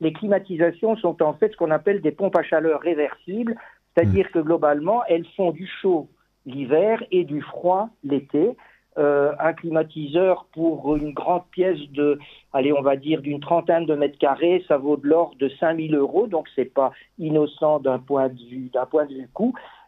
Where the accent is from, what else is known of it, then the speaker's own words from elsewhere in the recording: Belgium; Si je prends l'exemple de mon pays d'origine, c'est-à-dire la Belgique